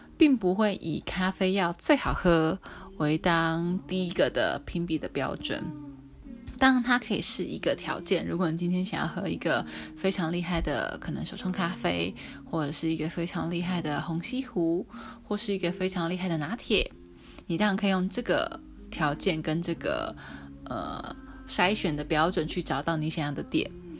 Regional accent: Yilan County, Taiwan; now in Taipei, Taiwan; 因为那个时候我刚从宜兰来到台北

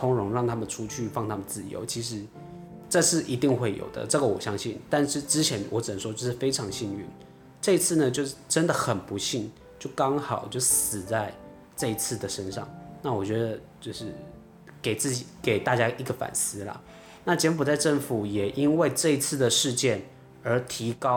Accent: Taiwan; 但依照我们台湾人的制度的话，如果说你这样子的话最高可以罚3万多块美金

